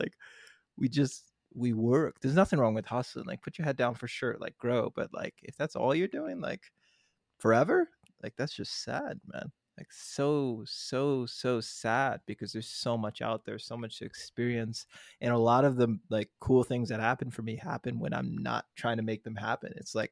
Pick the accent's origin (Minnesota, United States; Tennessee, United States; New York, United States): Minnesota, United States; Like I grew up in Minnesota, so I like skied and snowboarded a little bit, but never like real.